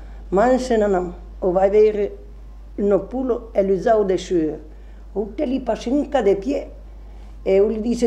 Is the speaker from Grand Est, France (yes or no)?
no; Javerlac, Nouvelle-Aquitaine, France; Je suis de la Dordogne, oui.